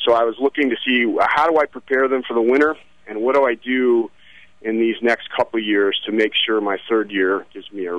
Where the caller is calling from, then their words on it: Cincinnati, Ohio, United States; I'm calling from Cincinnati, Ohio.